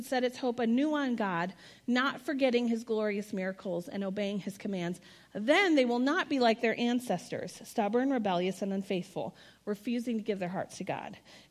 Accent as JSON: {"language": "English", "region": "Iowa", "country": "United States", "said": "I came from Iowa, okay?"}